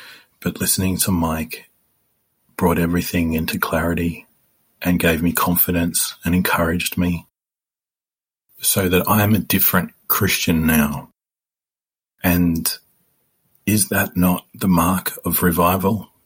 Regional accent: Melbourne, Victoria, Australia; I'm from Melbourne, Australia.

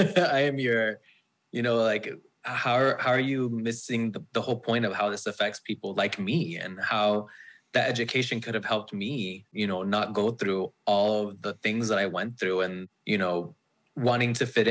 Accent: Venezuela; now in United States; I told you my parents are immigrants, but I grew up in Venezuela. That's where I grew up, in South America. And then shortly after, we moved to Florida.

